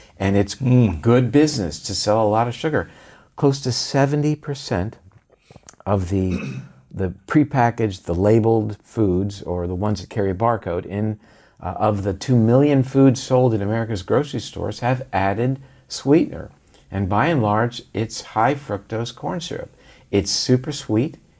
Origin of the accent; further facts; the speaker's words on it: Florida, United States; And we did drink a lot of orange juice growing up in Florida.